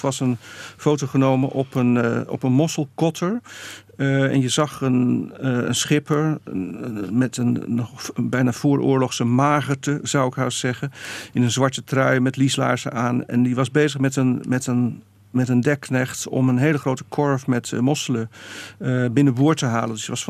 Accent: Zeeland, Netherlands; Ik heb mijn jeugd doorgebracht in Zeeland, op het eiland Zuid-Beverland.

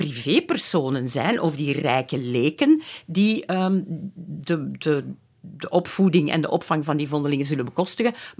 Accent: Flemish Brabant, Belgium; Ik kom zelf uit het Hageland. Dat is de mooie streek tussen Leuven, Aarschot, Tienen en Diest.

